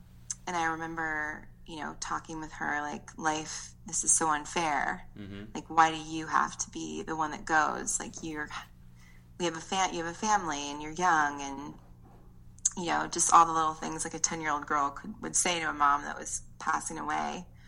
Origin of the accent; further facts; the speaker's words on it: Seattle, Washington, United States; So, but yeah, I grew up in Seattle.